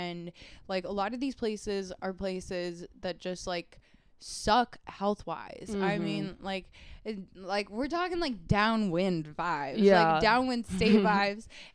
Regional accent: Wyoming, United States; Thinking about Idaho, and like, I'm from Wyoming, and Wyoming has the same sort of abortion laws as Idaho

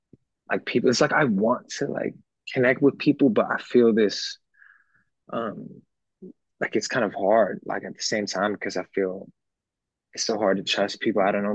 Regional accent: California, United States; in the Bay Area

